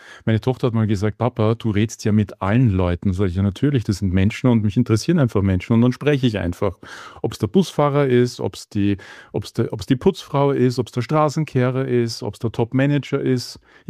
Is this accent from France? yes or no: no; Austria; born there; wenn du als Sohn eines Deutschen geboren wirst in Österreich, bekommst du oder hast du automatisch die deutsche Staatsbürgerschaft, die österreichische nicht. Und die habe ich erst dann mit 12 Jahren bekommen, weil meine Mutter Österreicherin ist.